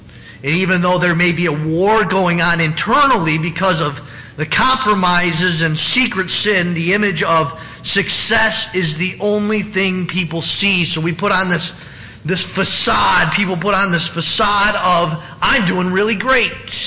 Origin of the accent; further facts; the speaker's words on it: Michigan, United States; I'm from West Michigan. West Michigan, we are gun owners. And we're farmers, and we are hunters